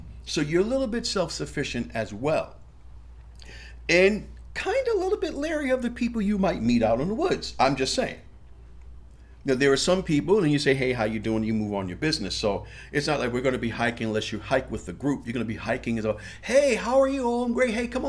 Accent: New York, United States; And personally, me, I don't trust anybody anyway. And then you add that I'm from New York, I go out of state.

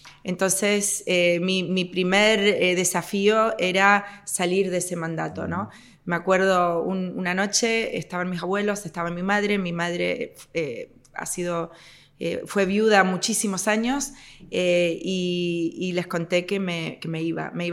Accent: Spain; me crié en España con un padre canario, una madre norteamericana, algo bastante particular, y los dos me enseñaron las dos culturas

